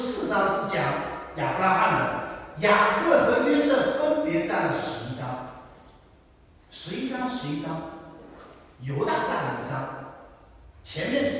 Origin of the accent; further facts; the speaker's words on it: China; 那这个放下跟我们中国人的讲法不一样。